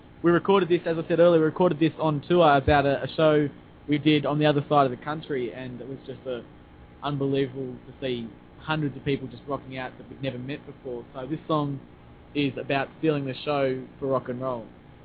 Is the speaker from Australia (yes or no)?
yes; Melbourne, Victoria, Australia; We're from the band … We're from Melbourne, Australia, and you're on the VRO.